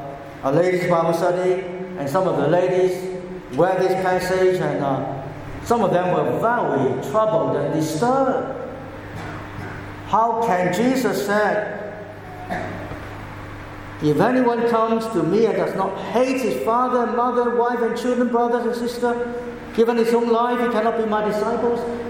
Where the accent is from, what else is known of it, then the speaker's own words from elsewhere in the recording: Hong Kong; I remember growing up in Hong Kong.